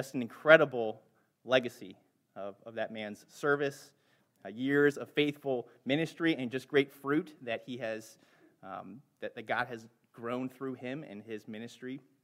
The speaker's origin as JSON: {"language": "English", "town": "Lexington Park", "region": "Maryland", "country": "United States", "tie": "born or raised there", "said": "I'm a local guy. I grew up in St. Mary's County, Lexington Park"}